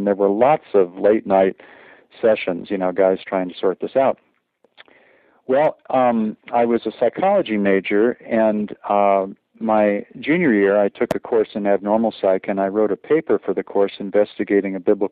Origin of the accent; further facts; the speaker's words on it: Miami, Florida, United States; I grew up in Miami and had an interest in spiritual things as a child, was raised in the Presbyterian Church, but then went away to boarding school in Connecticut